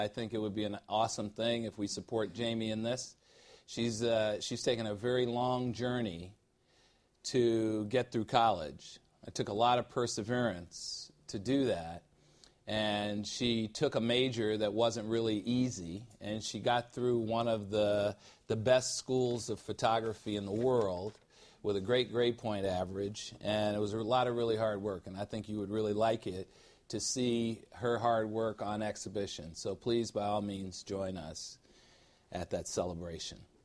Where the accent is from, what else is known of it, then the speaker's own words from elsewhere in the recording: Chicago, Illinois, United States; From Chicago, my hometown, homies.